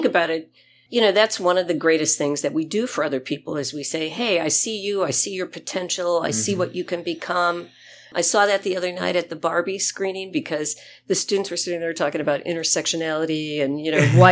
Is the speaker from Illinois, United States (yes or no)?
no; Wisconsin, United States; Growing up in Wisconsin, there were definitely seasons to beer.